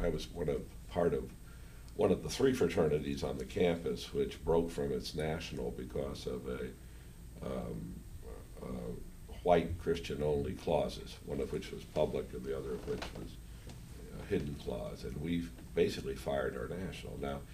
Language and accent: English; New Haven, Connecticut, United States; born there; I was born in New Haven, Connecticut, in January of 1940.